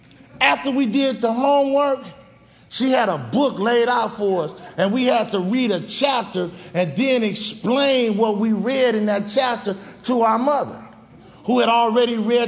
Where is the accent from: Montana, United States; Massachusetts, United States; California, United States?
California, United States; Watts; I was born in Watts. I lived in Watts. I got loaded in Watts. I gangbanged in Watts.